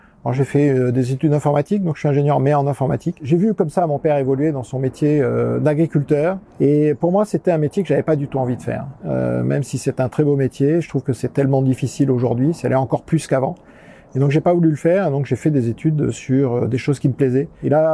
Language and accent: French; Southern France, France; born there; also born or lived in Canada; Je suis né dans le sud de la France, là où j'habite maintenant. Donc je suis revenu après avoir quitté cette région pendant beaucoup d'années.